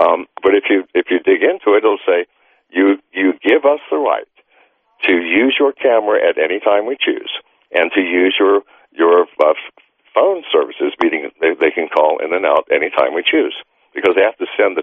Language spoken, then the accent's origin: English; Ireland; You know, I'm Irish and come from a family of drinkers